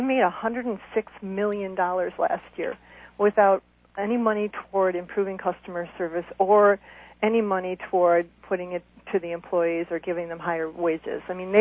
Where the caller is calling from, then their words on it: Ann Arbor, Michigan, United States; I'm calling from Ann Arbor.